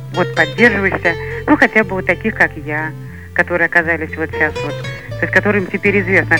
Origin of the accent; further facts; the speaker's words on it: Moscow, Russia; Я москвичка.